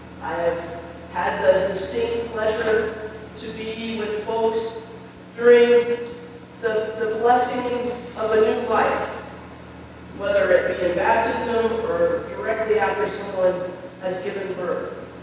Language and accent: English; Kansas, United States; My folks, I grew up in Kansas. As long as I can remember, I have said this prayer.